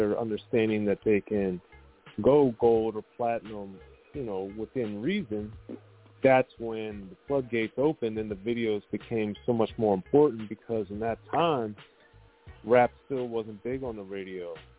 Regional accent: Maryland, United States; Like growing up in Maryland, they weren't playing a lot of West Coast rap on the radio

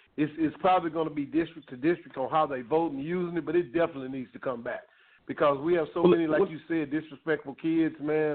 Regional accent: Jonesboro, Louisiana, United States; I've been a teacher. I'm from Jonesboro, Louisiana. I attended Grambling mm-hmm. State University.

